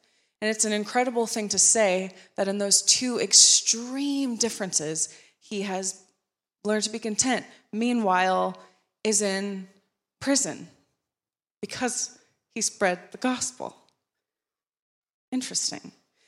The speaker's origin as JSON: {"language": "English", "region": "North Carolina", "country": "United States", "tie": "born or raised there", "said": "So I grew up, most of you know me, but I grew up in North Carolina, in the South, in America."}